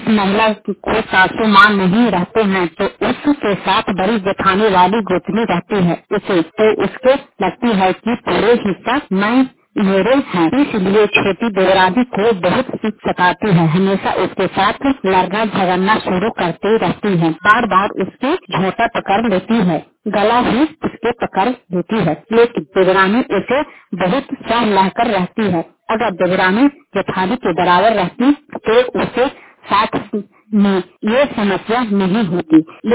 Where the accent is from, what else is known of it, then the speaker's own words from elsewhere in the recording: Harnaut, Bihar, India; मैं सब विभाग के रहने वाली हूँ, हरनौत प्रखंड जिला नालंदा।